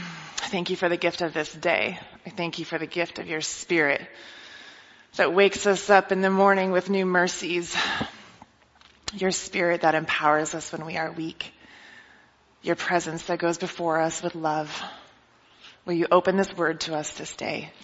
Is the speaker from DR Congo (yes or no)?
yes; DR Congo; Now, maybe it was growing up in the Congo or my personal ineptitude with sports.